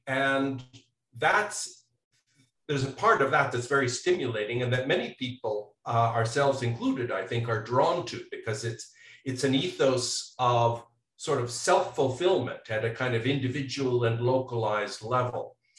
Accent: Canada; I'm originally from Canada.

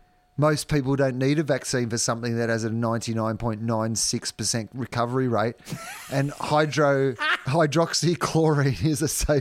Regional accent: Australia; as an Australian

